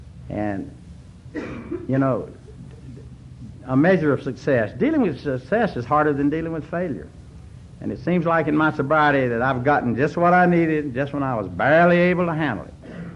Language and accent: English; North Carolina, United States; born there; I was born in North Carolina, and I don't know.